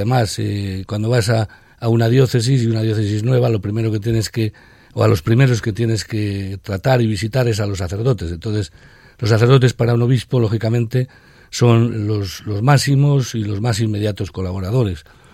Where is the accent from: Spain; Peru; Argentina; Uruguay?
Spain; Soria, Castile and León; la diócesis de donde vengo, de Soria